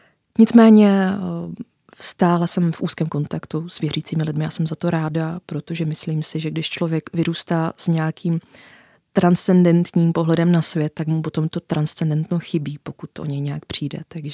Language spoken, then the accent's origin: Czech; Slovácko, Czechia; Já jsem vyrostla na Slovácku, což je jedna z nejvíce religiózních oblastí v Česku